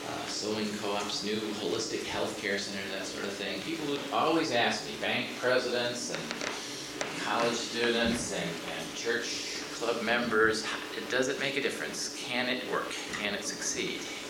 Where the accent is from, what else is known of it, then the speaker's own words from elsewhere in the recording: Chicago, Illinois, United States; I was born and raised in Chicago, and I worked in some of the toughest neighborhoods in Chicago.